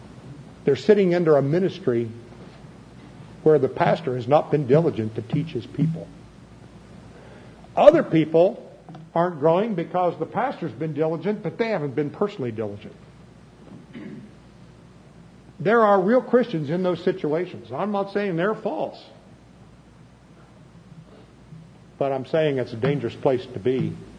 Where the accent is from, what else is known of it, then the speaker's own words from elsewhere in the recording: Ireland; I relate to that. I'm Irish